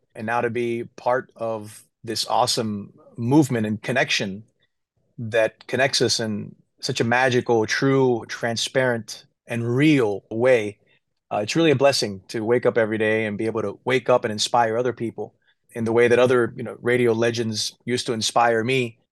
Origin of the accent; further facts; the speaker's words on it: United States; born there; I was born in the United States of Latino parents